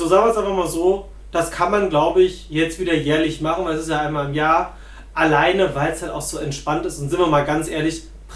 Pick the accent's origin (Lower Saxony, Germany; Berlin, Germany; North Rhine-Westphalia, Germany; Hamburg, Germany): Berlin, Germany; ich bin aus Pankow.